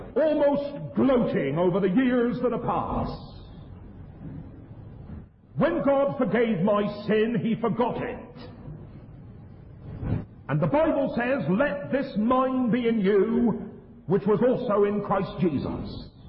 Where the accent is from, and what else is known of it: South West England, United Kingdom; born or raised there; accent: West Country; also born or lived in Yorkshire